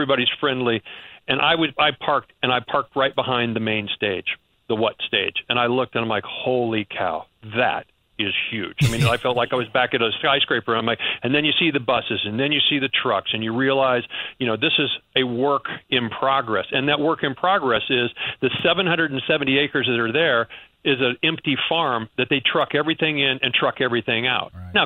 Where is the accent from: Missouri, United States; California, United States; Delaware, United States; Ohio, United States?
Missouri, United States; I'm from the Midwest. I'm from Missouri. I know exactly what an oak tree looks like